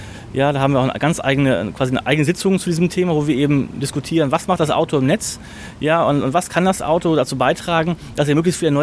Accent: North Rhine-Westphalia, Germany; ich komme aus NRW, dann gibt es bei mir vor Ort eine Genossenschaft zum Beispiel

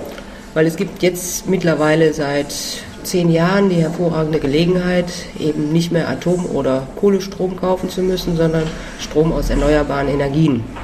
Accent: Düsseldorf, North Rhine-Westphalia, Germany; ich komme aus Düsseldorf und wohne hier, bin hier auch aktiv

